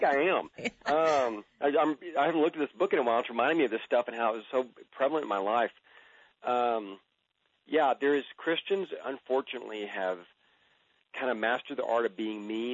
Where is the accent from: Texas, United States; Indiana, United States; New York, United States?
Texas, United States; Austin; The American Atheist Association held their annual convention in my hometown, because it started in Austin many years ago under Dr. Marilyn Murray O'Hare, Easter weekend.